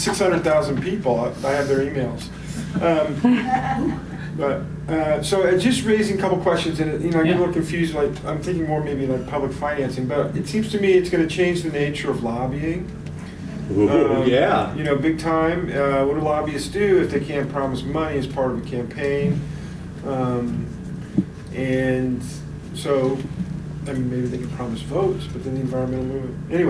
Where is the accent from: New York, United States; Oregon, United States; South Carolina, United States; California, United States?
California, United States; Monterey; I'm from Monterey, California.